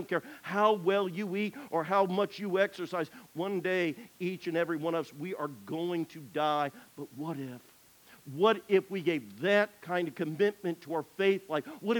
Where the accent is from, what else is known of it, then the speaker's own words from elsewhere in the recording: Georgia, United States; Now, as many of you know, I grew up here in Georgia.